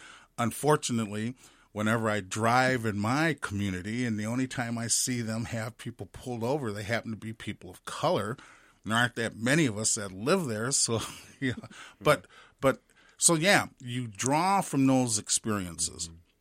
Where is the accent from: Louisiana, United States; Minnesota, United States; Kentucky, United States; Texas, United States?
Minnesota, United States; Minneapolis; I'm born and raised in Minneapolis and grew up in North Minneapolis.